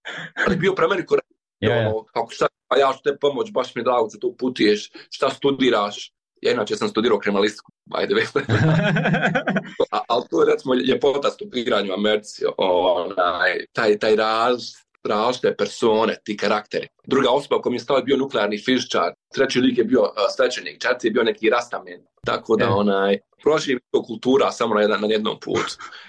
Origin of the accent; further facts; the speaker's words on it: Bosnia & Herzegovina; ja sam iz Bosne i Hercegovine